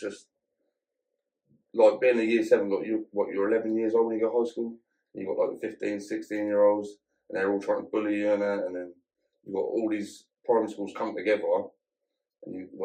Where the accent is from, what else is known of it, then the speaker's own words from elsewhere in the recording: Wales, United Kingdom; now in Ipswich, United Kingdom; I lived in Wales. I was born in Wales.